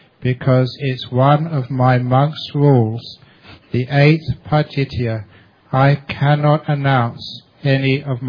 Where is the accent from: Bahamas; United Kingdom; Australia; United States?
United Kingdom; England; born there; Because I was born in England, I am very polite.